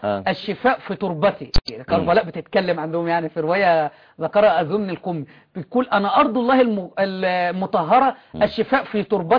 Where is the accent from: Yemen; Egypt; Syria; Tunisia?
Egypt; ان انا مصري